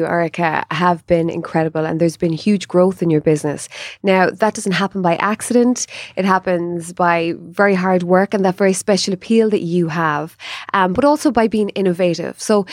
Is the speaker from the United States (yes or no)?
no; Connacht, Ireland; Your shopping day. I'm from Mayo, we did